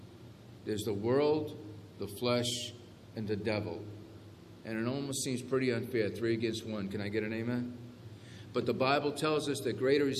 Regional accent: Brockton, Massachusetts, United States; You know, I remember when I was young, I grew up in Brockton. Brockton, as you know, is nicknamed City of Champions.

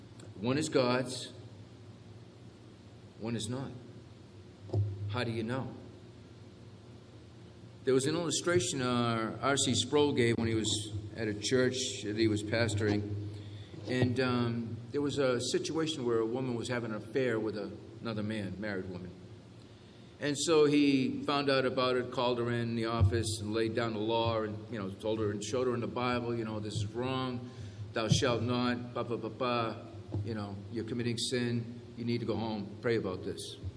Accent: Brockton, Massachusetts, United States; You know, I remember when I was young, I grew up in Brockton. Brockton, as you know, is nicknamed City of Champions.

